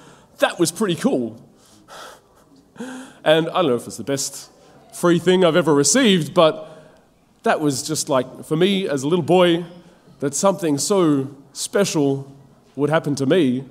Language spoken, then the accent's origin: English; Melbourne, Victoria, Australia; I've grown up in Melbourne. Think of a little boy growing up in Melbourne